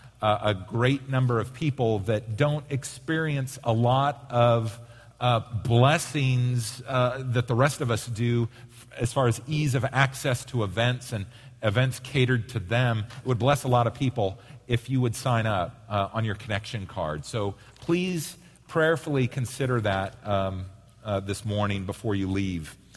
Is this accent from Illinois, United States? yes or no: no; Oregon, United States; when my wife and I got married, and we're both from Oregon